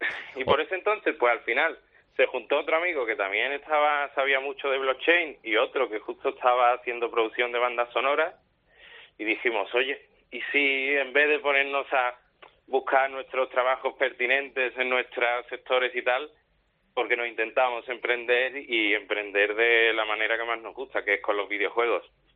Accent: Seville, Andalusia, Spain; pero somos de Sevilla

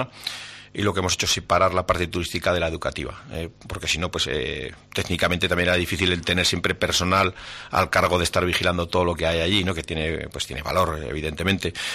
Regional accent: Fustiñana, Navarre, Spain; el de Fustiñana, que es mi pueblo, en el monte no puede hacer un desarrollo

